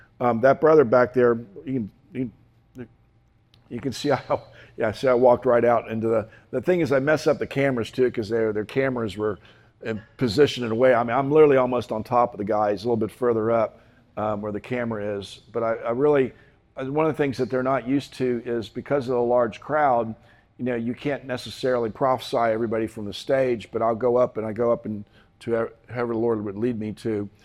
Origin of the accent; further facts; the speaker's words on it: United States; I don't know what the rules are, because I'm an American, right? So I have a lot of liberty as an American